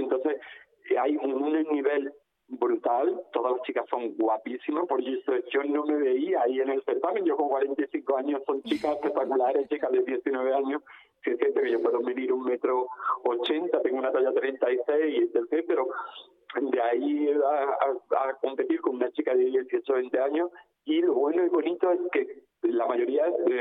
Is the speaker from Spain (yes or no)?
yes; Alameda, Andalusia, Spain; yo quería darle un toque de mi tierra, de Alameda, especialmente de Alameda, o de la comarca de Antequera, claro.